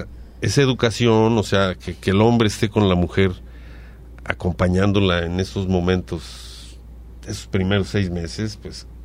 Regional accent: Mexico; yo lo comento como mexicano y como ejemplo que hay en otros países también.

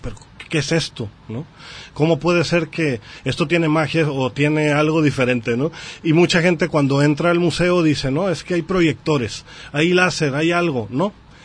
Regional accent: Mexico; soy orgullosamente mexicano, que también tengo raíces de las diferentes culturas ancestrales

